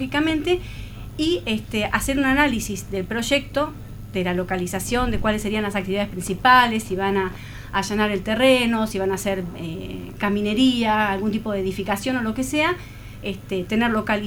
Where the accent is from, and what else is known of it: Argentina